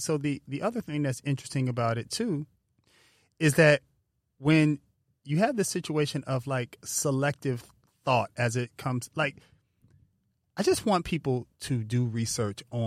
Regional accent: California, United States; And keep in mind, we're from California.

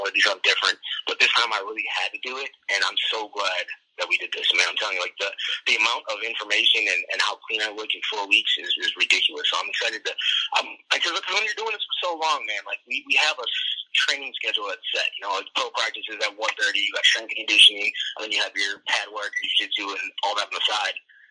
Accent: Chicago, Illinois, United States; And we're in Chicago, so it was like all my hometown. It was perfect, man.

